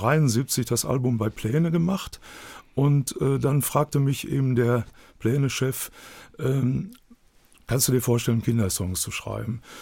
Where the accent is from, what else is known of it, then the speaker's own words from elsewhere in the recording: Dortmund, North Rhine-Westphalia, Germany; born there; accent: Ruhrpott; Ja, ja, ich bin gebürtiger Dortmunder.